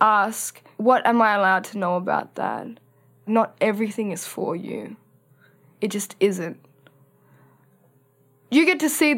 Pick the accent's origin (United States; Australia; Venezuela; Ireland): Australia; Western Australia; See, I'm from the Northeast Kimberleys, and one of the areas that people like to swim at, the top of the waterfall behind it, was a massacre site for my family.